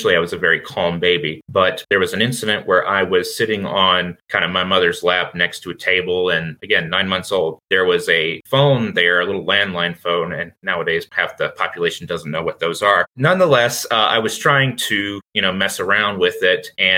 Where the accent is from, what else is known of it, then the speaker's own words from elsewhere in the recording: Virginia, United States; born there; So I was born in Virginia in 1997